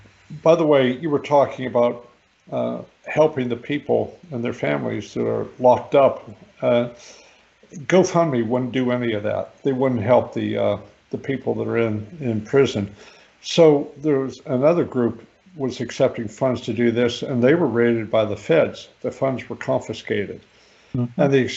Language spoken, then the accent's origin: English; Virginia, United States; he probably even won in my home state of Virginia, just from what I know happened here in Lynchburg.